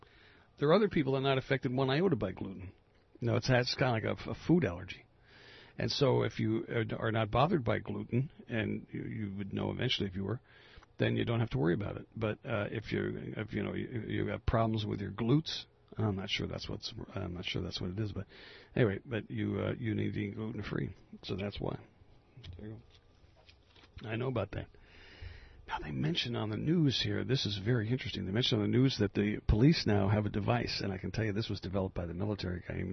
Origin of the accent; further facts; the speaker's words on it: United States; from a morale standpoint as an American, it was one of the lowest of the low, low periods in my life